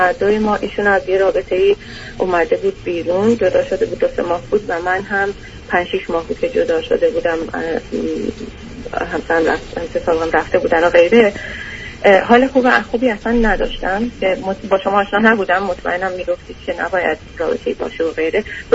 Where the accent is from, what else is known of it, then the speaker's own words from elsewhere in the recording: Iran; moved away as an adult; 14 15 ساله من خارج از ایران هستم.